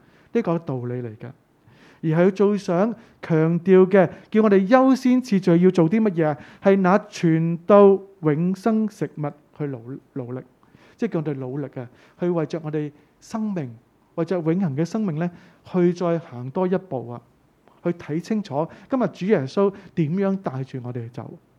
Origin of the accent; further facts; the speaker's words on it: Hong Kong; 帮助我们香港人兴起